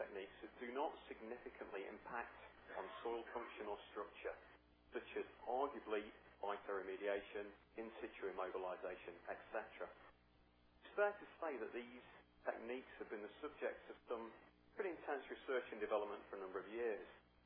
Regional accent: Northern England, United Kingdom; accent: northern English; anyone listening on the internet has problems either with my audibility or with the northern twang to my English accent.

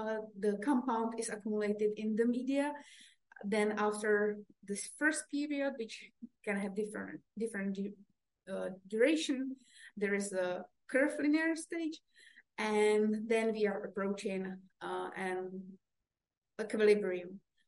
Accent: Czechia; English is a second language; fish in six different rivers in my home country, Czech Republic.

